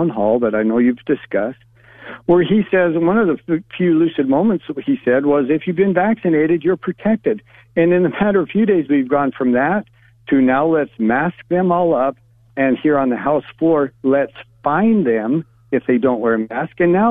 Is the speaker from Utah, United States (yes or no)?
yes; Salt Lake City, Utah, United States; And when you see cities like my hometown of Salt Lake City, who set up a hotline